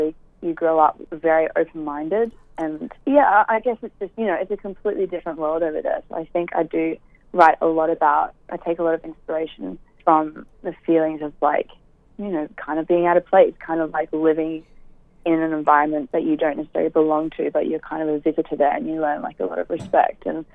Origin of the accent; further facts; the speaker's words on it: Phuket, Thailand; I grew up in Phuket, which is an island off Thailand. I've spent like majority of my life, about 10 years, living in Phuket.